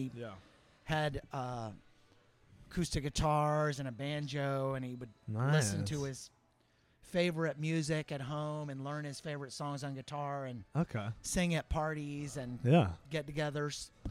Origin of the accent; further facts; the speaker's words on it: Winston-Salem, North Carolina, United States; Grew up, born and raised in Winston-Salem.